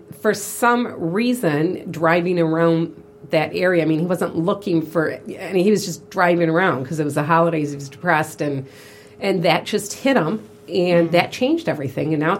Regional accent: Metamora, United States; I think he's from Metamora. He's from my hometown.

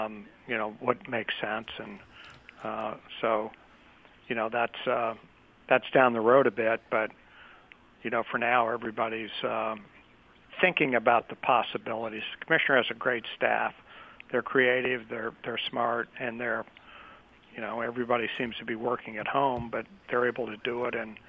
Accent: St. Louis, Missouri, United States; growing up in St. Louis, being a Cardinal fan, my father was in the business

